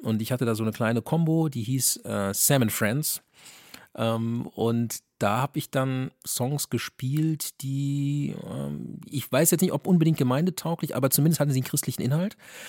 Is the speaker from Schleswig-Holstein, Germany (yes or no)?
no; Freirachdorf, Rhineland-Palatinate, Germany; also born or lived in Hesse; aufgewachsen bin ich eigentlich im Westerwald da in der Nähe von Neuwied, Montabaur da, ne? Genau, in Freirachdorf, ein ganz kleines Dorf und Tierdorf.